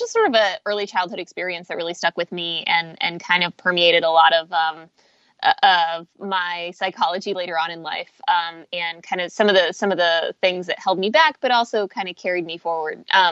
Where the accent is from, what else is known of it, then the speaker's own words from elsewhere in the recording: Midland, Texas, United States; also born or lived in Russia; I'm a Russian Jewish refugee, and I grew up in Midland, Texas, which is in far west Texas.